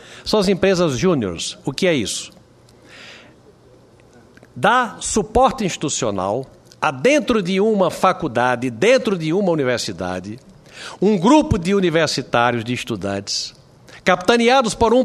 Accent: Brazil; estimular uma coisa como brasileiro e como patriota

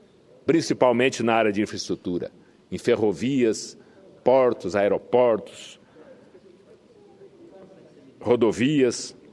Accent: Santa Catarina, Brazil; born there; O estado de Santa Catarina, onde eu tive, onde eu nasci

